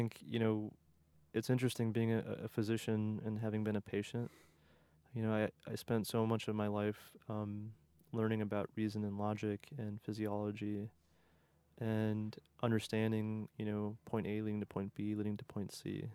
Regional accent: Minnesota, United States; also born or lived in Chicago / Houston; after growing up in Minnesota, a stint in Chicago, and then going to college and medical school down in Houston, Texas, I moved to Cleveland, Ohio

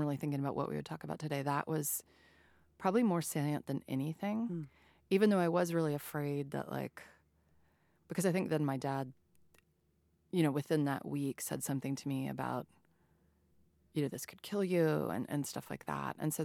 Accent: Louisiana, United States; I mean, I grew up in Southern Louisiana, which is a heavy, heavy drinking culture.

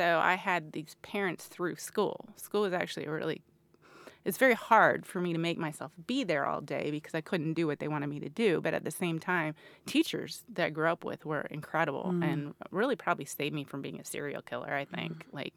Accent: Muncie, Indiana, United States; You know, so I'm from Muncie, which is a smaller town in Indiana, and was born in 1970 in Muncie

